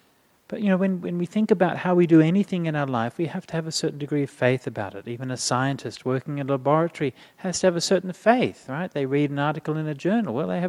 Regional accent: Perth, Western Australia, Australia; I grew up in Perth in the 1980s, right?

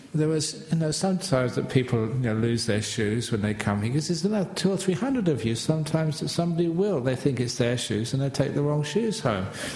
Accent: England, United Kingdom; just as a young man growing up in England, it was always really cold.

